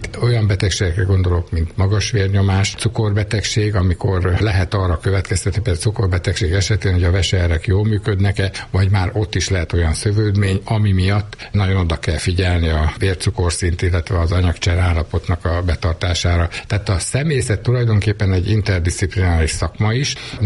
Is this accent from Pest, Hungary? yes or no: no; Gyula, Békés, Hungary; born there; Én Gyulán születtem